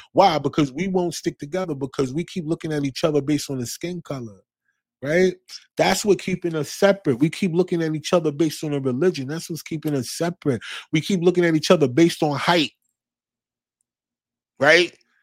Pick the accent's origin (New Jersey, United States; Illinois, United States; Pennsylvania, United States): New Jersey, United States; But we also see New Jersey, my home state of New Jersey, man.